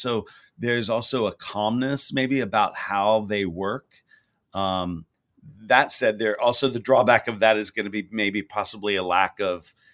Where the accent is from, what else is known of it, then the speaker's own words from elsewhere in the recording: Houston, Texas, United States; I mean, I grew up in Houston, Texas, and I think I started at a very young age.